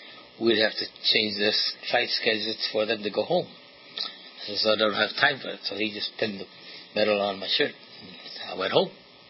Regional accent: Redlands, California, United States; My hometown paper had found out that I received the Distinguished Service Cross.

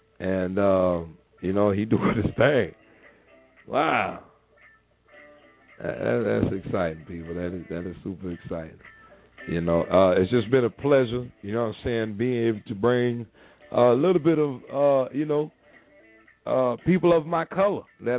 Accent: Onitsha, Anambra, Nigeria; since there were no formally trained scientists in my hometown, the famous commercial city of Onitsha

